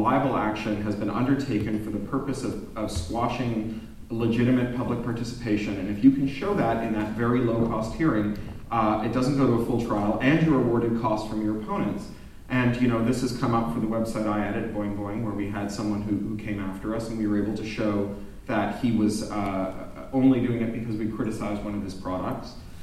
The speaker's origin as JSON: {"language": "English", "country": "Canada", "said": "as a Canadian, I'm meant to be quite hostile to Americans, and in many cases I am."}